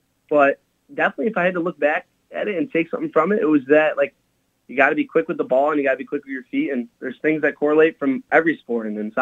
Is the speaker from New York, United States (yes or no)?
yes; Rochester, New York, United States; I'm from Rochester, and I'm not a Bills fan.